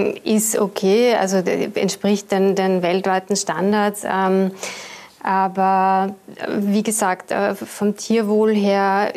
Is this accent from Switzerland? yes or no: no; Upper Austria, Austria; born there; Also ich bin eine Oberösterreicherin gebürtig